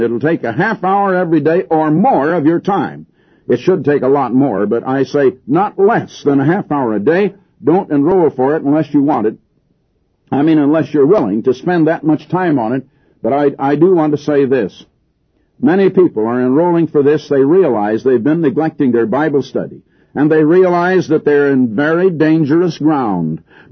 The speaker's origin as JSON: {"language": "English", "town": "Des Moines", "region": "Iowa", "country": "United States", "tie": "born or raised there", "said": "I was born and raised back in Des Moines, Iowa"}